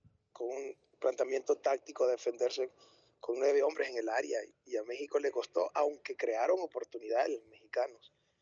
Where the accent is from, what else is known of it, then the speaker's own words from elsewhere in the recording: El Salvador; como todo salvadoreño, pienso yo